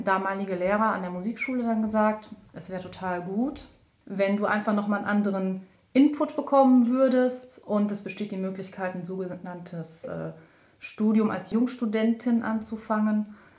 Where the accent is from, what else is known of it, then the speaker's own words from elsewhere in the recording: Wenden, North Rhine-Westphalia, Germany; ich komme aus Wenschen, aus Wenden tatsächlich.